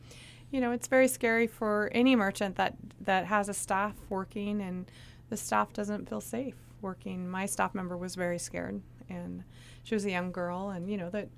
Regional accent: Eureka, California, United States; Actually, we're from Eureka. They were Eureka residents.

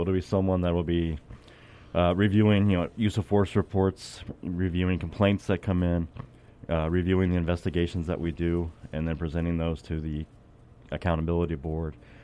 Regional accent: United States; I mean, I grew up on the Ohio River, so I was the first thing that came to mind is the barges

